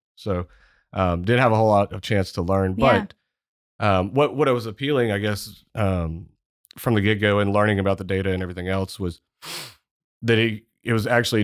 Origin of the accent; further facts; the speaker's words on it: Texas, United States; I had parents who came from Mississippi and then I grew up in Texas.